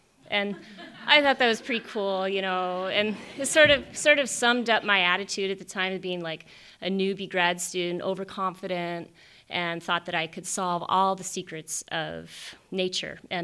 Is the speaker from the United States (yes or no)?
yes; Phoenix, Arizona, United States; because I grew up in Phoenix, and I was a total child of the suburbs, right?